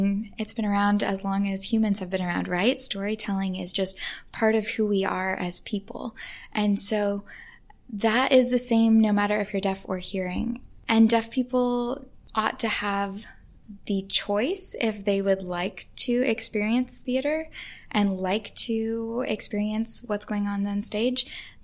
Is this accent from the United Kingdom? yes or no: yes; England, United Kingdom; which was a really big deal as an English person.